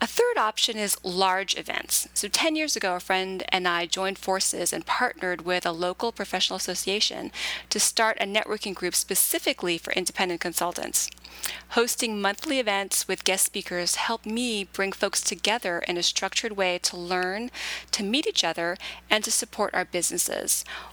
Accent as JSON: {"language": "English", "region": "California", "country": "United States", "tie": "born or raised there", "moved": "yes", "said": "even though I grew up in California, one thing I've come to love about being on the East Coast for almost 20 years is watching the trees start to bloom."}